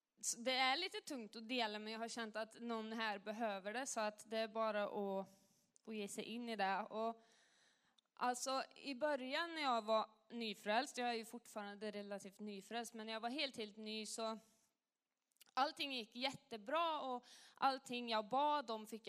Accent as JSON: {"language": "Swedish", "region": "Värmland", "country": "Sweden", "tie": "born or raised there", "said": "Och de var jätterädda hemma i Värmland."}